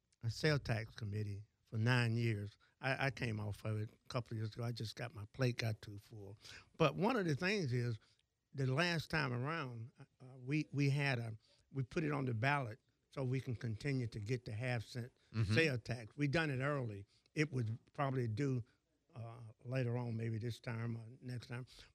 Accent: Florida, United States; We're not going to bring in no socialists in Escambia County. I grew up in Escambia County.

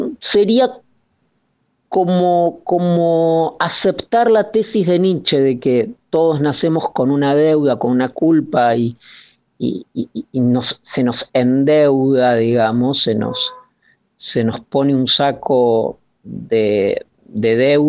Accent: Argentina; yo tengo una responsabilidad, digamos así, frente como argentino

